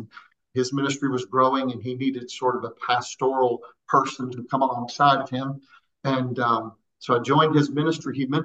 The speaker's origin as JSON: {"language": "English", "region": "South Carolina", "country": "United States", "tie": "born there", "said": "I was born in South Carolina. My father was a Pentecostal minister."}